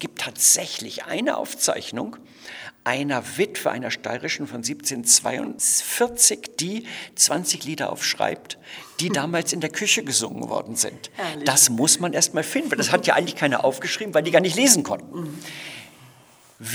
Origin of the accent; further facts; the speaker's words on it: Germany; ich bin ja Deutscher